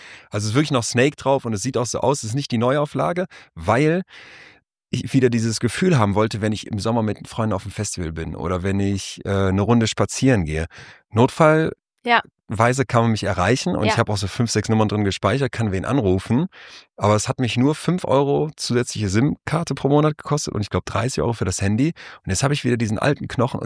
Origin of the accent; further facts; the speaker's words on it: Solingen, North Rhine-Westphalia, Germany; ich bin dann nach Köln in Solingen groß geworden.